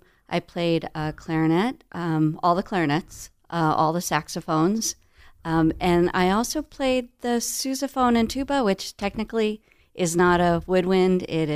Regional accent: Des Moines, Iowa, United States; I grew up in Des Moines, Iowa.

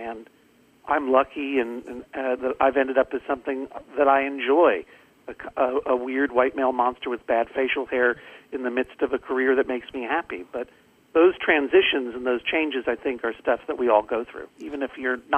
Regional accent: Boston, Massachusetts, United States; I am from New England. I grew up outside of Boston in Massachusetts, and I spent a lot of my youth in western Massachusetts.

